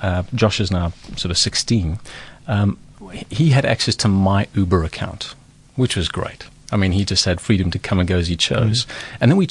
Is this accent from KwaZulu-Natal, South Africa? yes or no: no; Pretoria, Gauteng, South Africa; Pretoria.